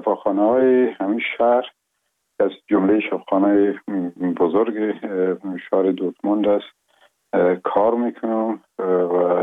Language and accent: Persian; Afghanistan; این قریه با اسم گمران و شیرازه یاد میشه، از اونجا به دنیا آمدیم و اون سالهای اول زندگی را اونجا در آغوش پدر و مادر بزرگ شدیم، و اونجا به اصطلاح ابتدای مکتب هم شروع کردیم که بعد از او باز نظر به کار قبلگاهیم که به ولایات مختلف افغانستان